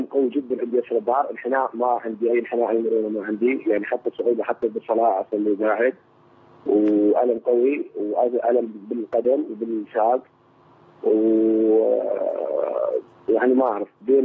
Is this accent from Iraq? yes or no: yes; Iraq; انا من العراق سويت عمليه قبل 4 سنوات.